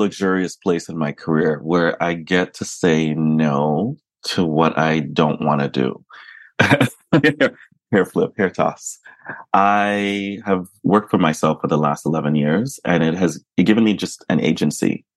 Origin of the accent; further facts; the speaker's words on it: New York, United States; I went to St. John's University in Queens in New York. I grew up in New York.